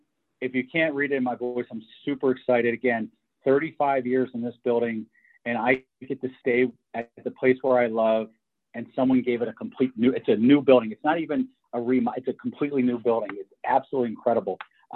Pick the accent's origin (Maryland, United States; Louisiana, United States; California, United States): Maryland, United States; Baltimore; because I'm born and raised in Baltimore and worked here my entire life. So to have somebody believe in my city like